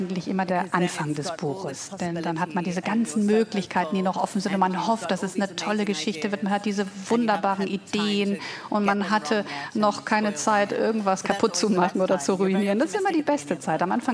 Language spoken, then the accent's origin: German; Zimbabwe; Ich könnte natürlich auch über Afrika schreiben. Ich bin in Zimbabwe aufgewachsen.